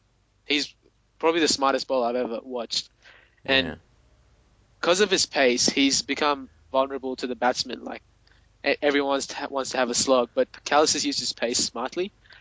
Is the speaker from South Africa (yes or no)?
no; Australia; from Australia.